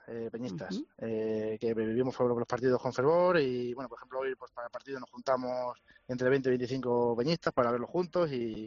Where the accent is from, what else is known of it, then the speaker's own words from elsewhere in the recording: Villarrubia de los Ojos, Castilla-La Mancha, Spain; nosotros somos de un pueblo de Ciudad Real, somos de Villarrubia a los Ojos. Y yo cuando me fui a Ciudad Real a vivir, pues en 2017